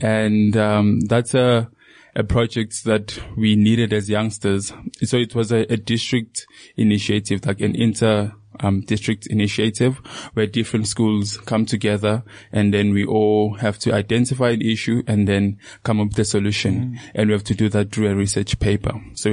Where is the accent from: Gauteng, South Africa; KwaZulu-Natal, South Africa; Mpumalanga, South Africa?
Mpumalanga, South Africa; Leandra; So growing up in Leandra was not the worst, but it wasn't great. Our house was built next to a soccer stadium.